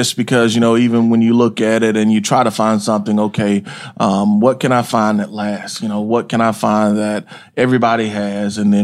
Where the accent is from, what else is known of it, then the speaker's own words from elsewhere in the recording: Mississippi, United States; Grew up in Mississippi, about 45 minutes east of Jackson. So been in the South, you know, my whole life as far as high school and college, and was privileged enough to play in New Orleans.